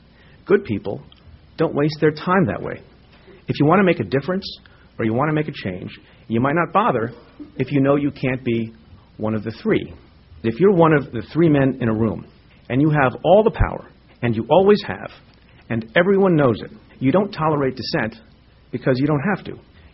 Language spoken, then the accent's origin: English; India; moved away; I'm an immigrant from India, which is overpopulated.